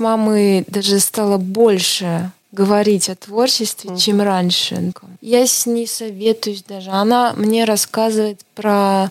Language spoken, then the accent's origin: Russian; Estonia; first language Estonian; Russian is a second language; Да, это мой родной язык.